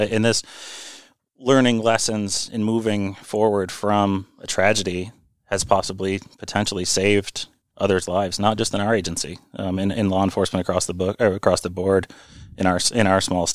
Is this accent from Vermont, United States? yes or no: yes; Vermont, United States; so I'm a native Vermonter. I grew up in Vermont, went to school in New York